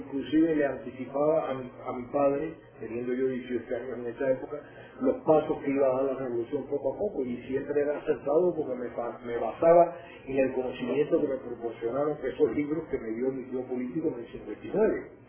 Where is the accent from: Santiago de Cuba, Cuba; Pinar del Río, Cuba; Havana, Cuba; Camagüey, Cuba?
Havana, Cuba; born there; Nací en La Habana el 3 de septiembre de 1940.